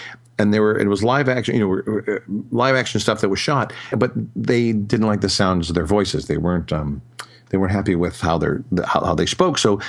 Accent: Michigan, United States; they had no idea I was from Michigan

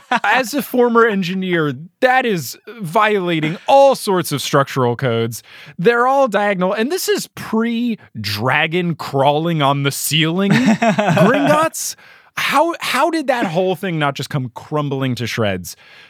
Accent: New Jersey, United States; No, but I'm from New Jersey.

